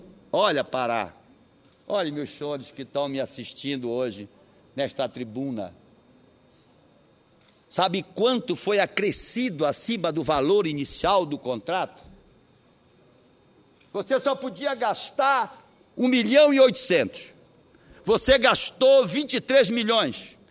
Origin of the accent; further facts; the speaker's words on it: Pará, Brazil; Lá na minha terra, no Marajó, a gente diz assim, é muita cara de pau.